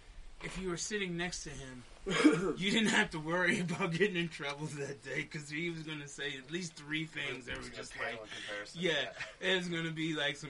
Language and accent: English; Washington, District of Columbia, United States; I'm from Berry Farms, which is probably...